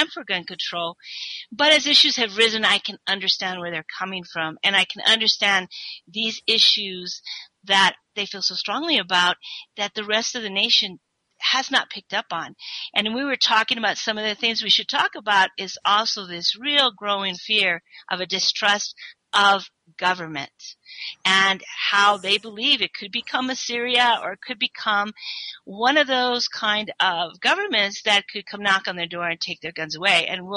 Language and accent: English; Douglas, Arizona, United States; And I thought of my hometown on the Mexican border. And my father was running for mayor of my hometown.